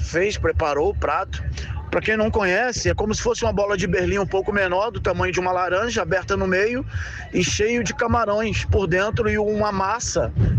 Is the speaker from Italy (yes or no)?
no; Rio de Janeiro, Brazil; now in Porto, Portugal; É que eu sou do Rio de Janeiro, né?